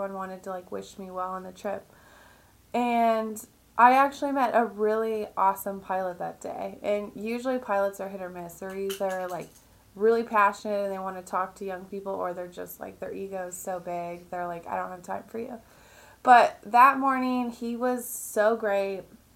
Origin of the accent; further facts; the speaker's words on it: Cascade, Iowa, United States; also born or lived in Dubuque / Bernard; So I grew up not far from here. I was born here in Dubuque, but I was raised in Cascade, Iowa.